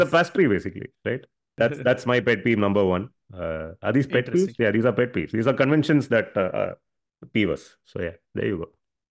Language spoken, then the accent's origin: English; Chennai, Tamil Nadu, India; But me growing up in Chennai, I'm very thankful I do not have to wear a tie.